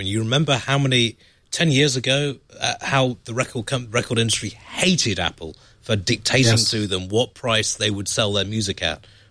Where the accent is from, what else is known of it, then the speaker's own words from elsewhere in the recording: Sheffield, Yorkshire and the Humber, United Kingdom; we saw the same thing with the … in the UK from my hometown.